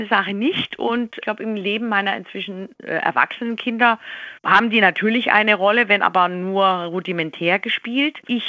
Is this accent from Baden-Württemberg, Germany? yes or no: yes; Baden-Württemberg, Germany; born there; Immerhin, ich bin im Schwarzwald geboren.